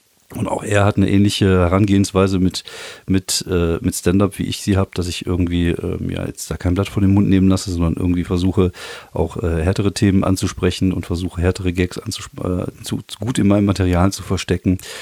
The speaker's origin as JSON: {"language": "German", "country": "Germany", "also_born_or_lived": "France", "said": "Und auch als Deutscher in Frankreich war es halt schon so, dass man damit mit Antipathien zu kämpfen hatte und auch ich hatte damit zu kämpfen."}